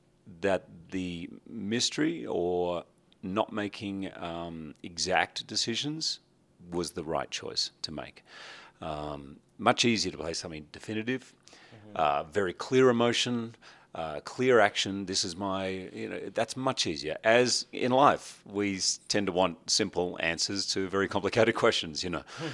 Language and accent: English; Australia; I'm an Australian